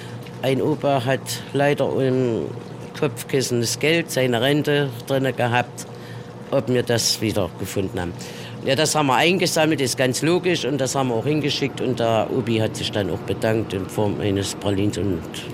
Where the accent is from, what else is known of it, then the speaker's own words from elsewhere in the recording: Neustadt, Germany; bin aus Neustadt